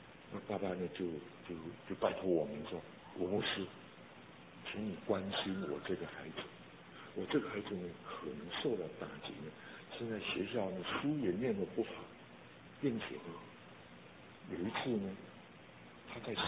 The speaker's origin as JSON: {"language": "Chinese", "country": "China", "said": "我们中国人夏天很热，用草席啊铺在床上"}